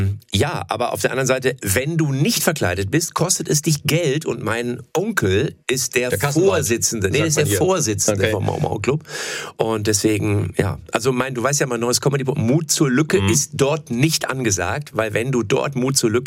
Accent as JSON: {"language": "German", "town": "Lippstadt", "region": "North Rhine-Westphalia", "country": "Germany", "said": "Ja, es ist bei uns in meiner Heimatregion in Lippstadt."}